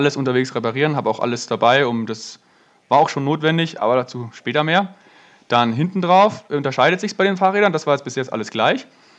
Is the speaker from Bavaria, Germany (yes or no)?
yes; Landsberg am Lech, Bavaria, Germany; Ich bin aus Bayern, in der Nähe von München aufgewachsen, bei Landsberg am Lech. Bin eigentlich aus Bamberg und aus dem Schwarzwald, also breit verteilt, Familie über ganz Deutschland.